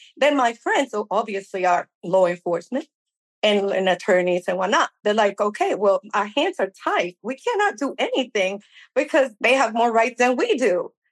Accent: New York City, New York, United States; I'm a New Yorker, so I really didn't like him before.

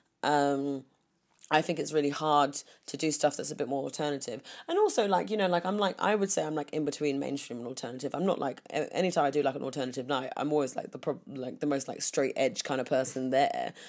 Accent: London, United Kingdom; I'm from London

